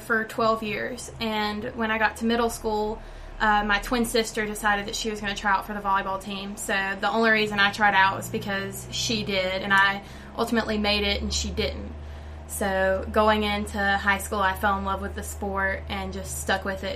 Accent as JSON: {"language": "English", "town": "Charlotte", "region": "North Carolina", "country": "United States", "said": "I'm a setter, and I'm from Charlotte, North Carolina."}